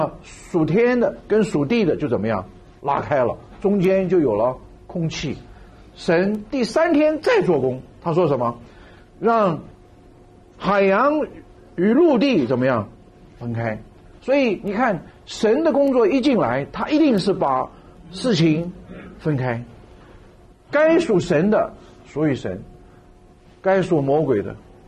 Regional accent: China; 那么对于我们中国人来讲的话，我们就是说旗帜鲜明，划清界限，这是我们中国人的话。

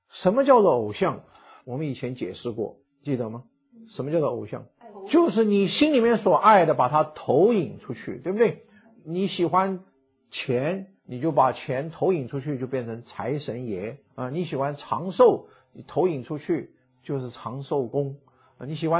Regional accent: Taiwan; 我记得我自己成长的，我回想我在台湾这个环境成长，50年代60年代的时候台湾还是很穷

